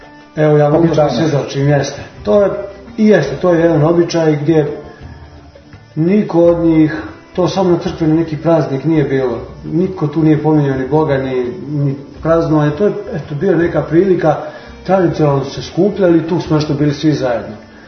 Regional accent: Trebinje, Republika Srpska, Bosnia & Herzegovina; born there; ja sam 2. augusta 77. godine rođen u Trebinju, tamo su moji roditelji. Oboje su iz Trebinja, otac je baš rođen u Trebinju, majka je u jednom selu pored Trebinja rođena.

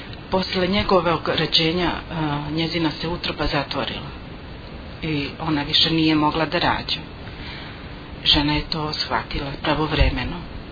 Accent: Kosovo; Ja sam rodom sa Kosova i odgajala me stara baka koja je od uvek bila vernik

